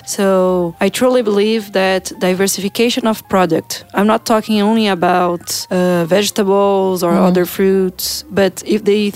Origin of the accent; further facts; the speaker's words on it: Brazil; English is a second language; I'm from Brazil, I really like the Brazilian coffee